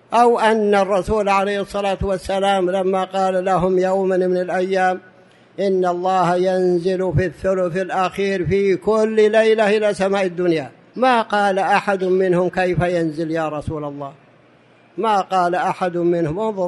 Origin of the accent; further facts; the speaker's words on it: Saudi Arabia; بعضهم يقولون ثلث الليل الأخير عندنا في السعودية